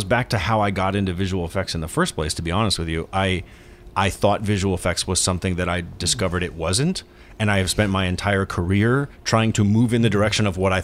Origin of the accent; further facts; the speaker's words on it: Alaska, United States; I was raised in Alaska.